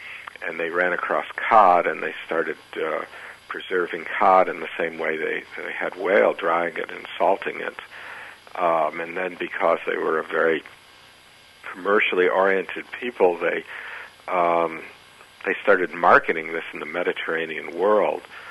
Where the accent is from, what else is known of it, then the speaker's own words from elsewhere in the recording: New England, United States; because I come from New England, where there is a kind of an obsession with cod, and growing up I had always thought of it as a New England peculiarity.